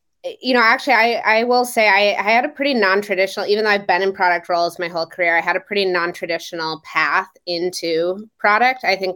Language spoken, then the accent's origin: English; Minnesota, United States; and was born and raised in Minnesota.